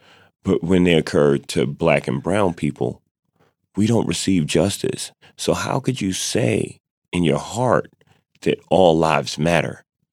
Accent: United States; So when I said I'm an American and people cheered, it was like, yes.

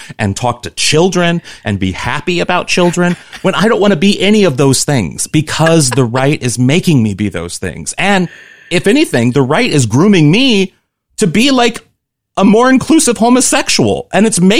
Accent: Missouri, United States; also born or lived in New York / Los Angeles; I come from Missouri. I understand crazy people who say crazy things about conservative issues.

